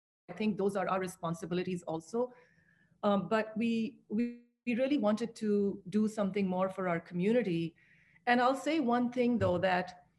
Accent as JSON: {"language": "English", "country": "Pakistan", "tie": "born or raised there", "said": "growing up in Pakistan was harder for me to understand. It's all one race there."}